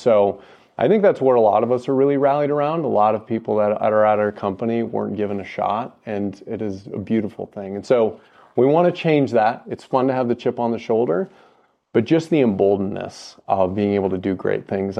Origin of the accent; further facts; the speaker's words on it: Midwest, United States; So I'm from the Midwest as well.